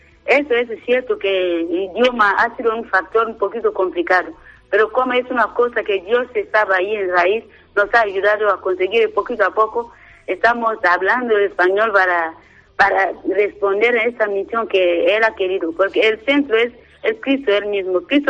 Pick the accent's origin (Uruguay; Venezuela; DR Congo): DR Congo; vengo de la República Democrática del Congo.